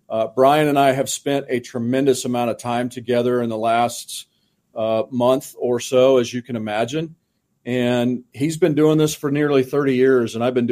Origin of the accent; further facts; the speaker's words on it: Kansas, United States; You know, growing up in Kansas, but not in Wichita